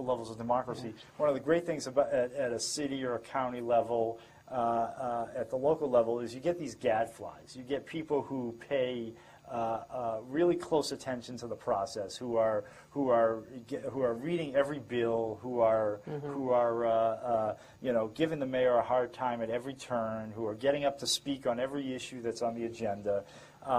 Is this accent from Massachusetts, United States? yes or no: yes; Massachusetts, United States; and I grew up in Massachusetts, and I was more fond of the Northeast than I was of the South